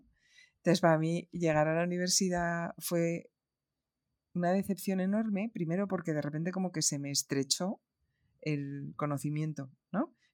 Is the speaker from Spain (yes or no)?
yes; Spain; also born or lived in Morocco; tengo una mitad malagueña, una mitad francesa y nací en Marruecos para terminar de liarlo todo.